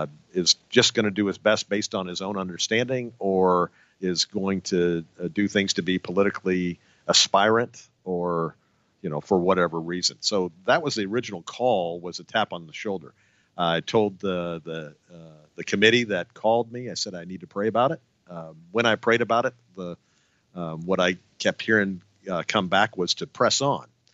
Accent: Texas, United States; I grew up in Texas

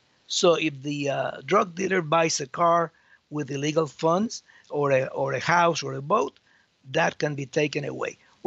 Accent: Havana, Cuba; now in Madison, United States; And in Cuba, I attended the Methodist Church in Havana, and that is how come I came from Havana to Madison, Florida.

